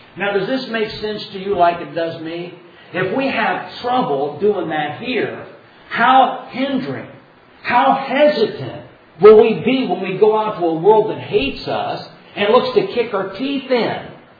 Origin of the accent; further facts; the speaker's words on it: Dunkirk, Indiana, United States; He's in my hometown of Dunkirk, Indiana.